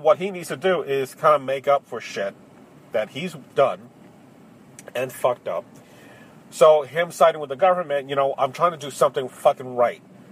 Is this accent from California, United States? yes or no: no; The Bronx, New York, United States; Because I'm from the Bronx. What the fuck I care about Queens or Brooklyn?